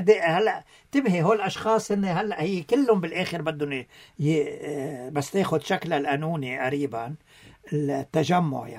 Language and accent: Arabic; Lebanon